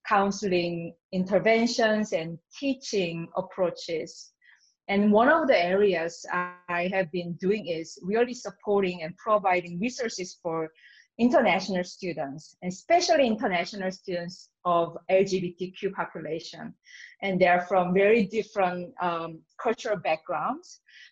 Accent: South Korea; And I'm originally from South Korea.

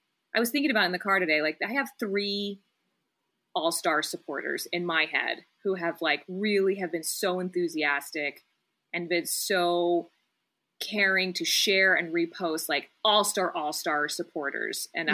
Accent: Texas, United States; never growing up in South Texas with any South Asian people and knowing you

